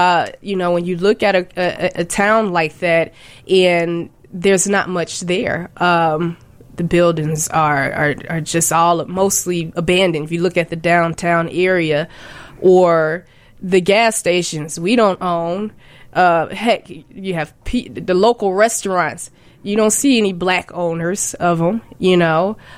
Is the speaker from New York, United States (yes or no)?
no; Gary, Indiana, United States; You know, I told you before that I was from Gary, Indiana.